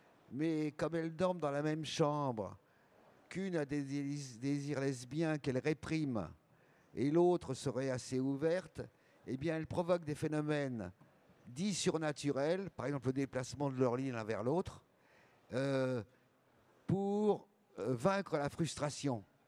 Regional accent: Nouvelle-Aquitaine, France; je dirais que j'ai grandi pour partie dans la Creuse.

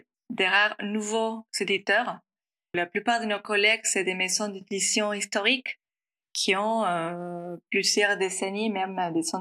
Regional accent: Argentina; je viens d'Argentine

